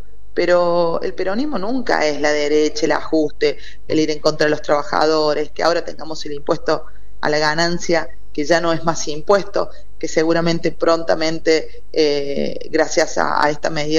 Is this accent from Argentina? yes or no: yes; Argentina